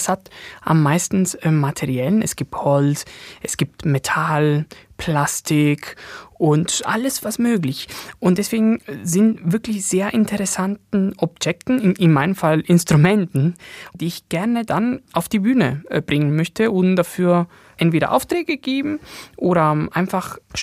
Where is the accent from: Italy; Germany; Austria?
Italy; Vielleicht als Italiener noch mehr, weiß ich das nicht